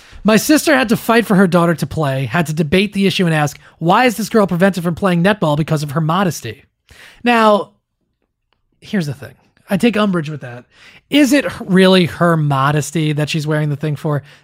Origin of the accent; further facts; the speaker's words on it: Australia; We're Australian, but we're also Muslim by choice.